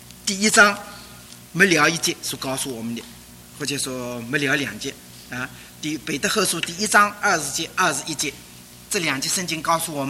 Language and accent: Chinese; China; 意思说我们中国人说的说天天